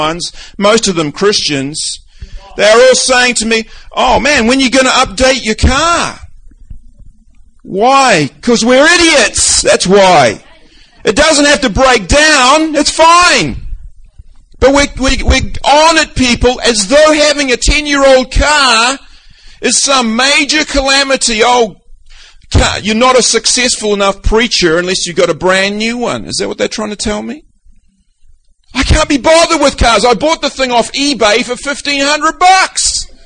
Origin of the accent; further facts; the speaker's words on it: New Zealand; moved away; You know, we come from New Zealand, where and we're a relatively rich country.